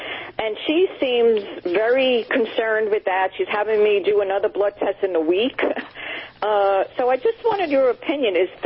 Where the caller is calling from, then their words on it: Somerset, New Jersey, United States; I'm in from Somerset, New Jersey.